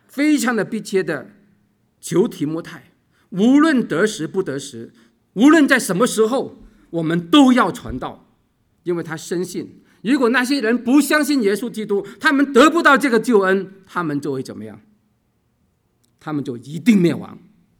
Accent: Hong Kong; 我虽然是来自香港

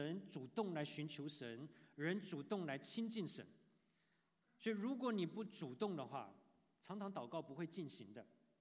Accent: Taiwan; 然后我是台湾来的背景哈，

